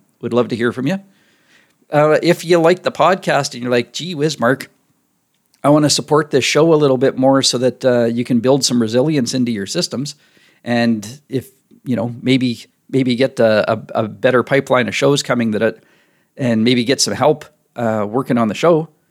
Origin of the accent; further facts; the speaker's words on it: Saskatchewan, Canada; moved away as an adult; now in Vancouver Island, Canada; So yeah, I'm born and raised in Saskatchewan, yep. Canada, but live out on Vancouver Island now, out on the West Coast. So we moved 3 years ago.